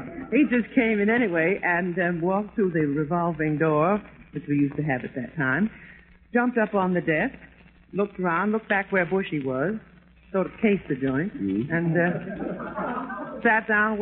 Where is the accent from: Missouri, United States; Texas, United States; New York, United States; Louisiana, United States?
New York, United States; Brooklyn; Oh, I'm a native Brooklyner. I was born in Brooklyn.